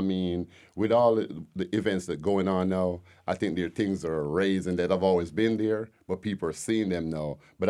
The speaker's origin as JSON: {"language": "English", "country": "Jamaica", "lives_now": "Decatur, United States", "said": "You could tell originally I'm not from here. I'm from Jamaica."}